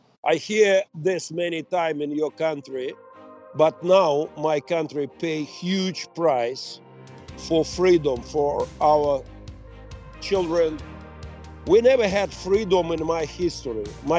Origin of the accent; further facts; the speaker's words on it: Mariupol, Donetsk Oblast, Ukraine; born there; English is a second language; I was born in Mariupol. This is amazing, beautiful city near the sea, Azovskaya Sea.